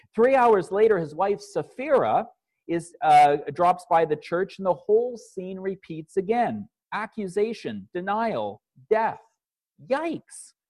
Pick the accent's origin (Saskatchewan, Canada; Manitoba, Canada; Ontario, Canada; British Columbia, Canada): Manitoba, Canada; Winnipeg; My friend Rob Fennell, who I grew up with in Winnipeg